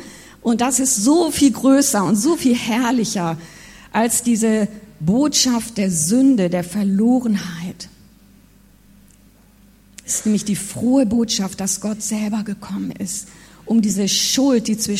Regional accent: Guatemala; in Guatemala, wo ich aufgewachsen bin, da sind ja die Mayas, die da leben, der Stamm der Mayas, indigener Stamm.

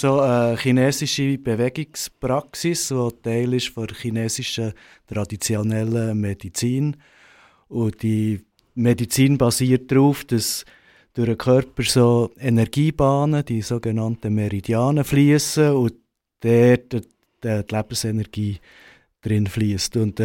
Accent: Bern, Switzerland; born there; also born or lived in Berlin; bin ich jetzt in Bern geboren und bin er nachher Sozialpädagogik-Ausbildung und Velokurier bin ich dann auf Berlin ausgewandert

